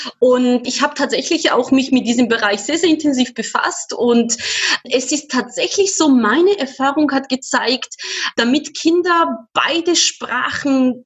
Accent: Georgia; first language Georgian; German is a second language; weil das meine Muttersprache ist

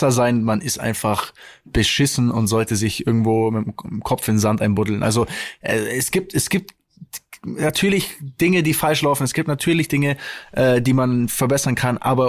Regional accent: Stuttgart, Baden-Württemberg, Germany; bei uns in Stuttgart

